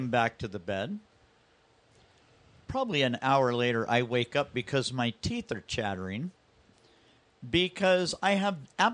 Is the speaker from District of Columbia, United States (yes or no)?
no; Tempe, Arizona, United States; also born or lived in Mesa; That's technically actually my hometown, yeah. But they wrote the birth certificate at Maricopa County Hospital, which is Mesa, but I'm actually born in Tempe.